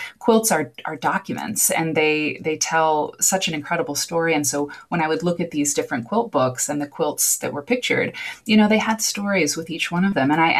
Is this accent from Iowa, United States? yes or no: yes; Iowa, United States; And I trace it back to being at home in Iowa, my home state, and being at mom's house.